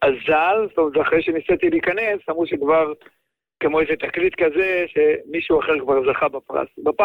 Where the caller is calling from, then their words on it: Beitar Illit, Judea and Samaria, Israel; אני מאזור ביתר